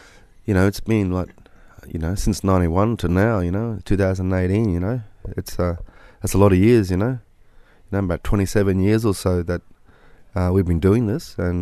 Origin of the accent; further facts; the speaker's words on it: Coranda, Queensland, Australia; even in my local hometown of Coranda, that's my hometown where I grew up.